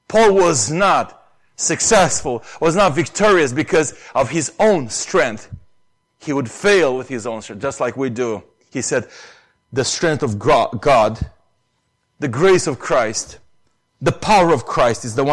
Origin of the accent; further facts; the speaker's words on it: Romania; accent: Romanian; English is a second language; So nobody, like even the accent, I mean, you never would doubt that I'm a Romanian, right? By my accent.